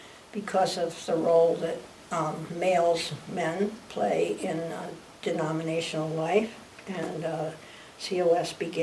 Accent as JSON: {"language": "English", "region": "East Coast", "country": "United States", "tie": "born or raised there", "said": "I grew up in the East Coast"}